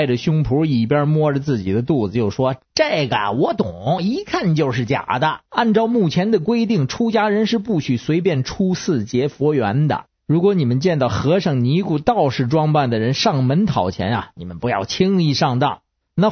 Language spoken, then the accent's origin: Chinese; Beijing, China; 我是北京的…